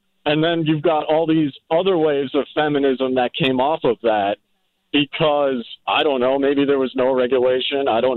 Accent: India; for a good part of my life, I was raised in India

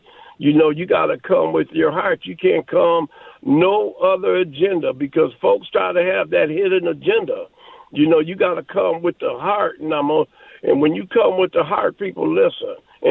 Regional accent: Minneapolis, Minnesota, United States; growing up in North Minneapolis and not always being a pastor

